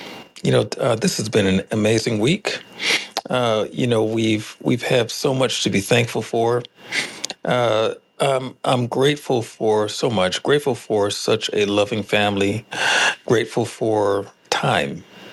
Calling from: Tacoma, Washington, United States; I am hailing in from Tacoma, Washington.

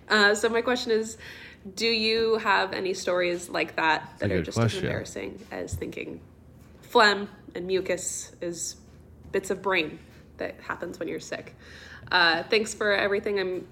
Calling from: California, United States; from Orange County.

